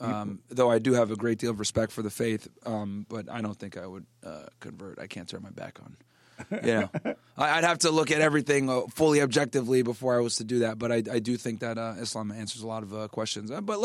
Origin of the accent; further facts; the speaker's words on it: New York City, New York, United States; born there; I was born in New York City.